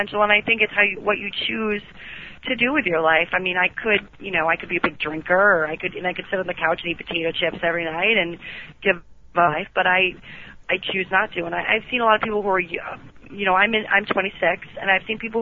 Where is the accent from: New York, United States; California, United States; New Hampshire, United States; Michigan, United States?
New Hampshire, United States; I grew up in New Hampshire, so I can be a little naive sometimes.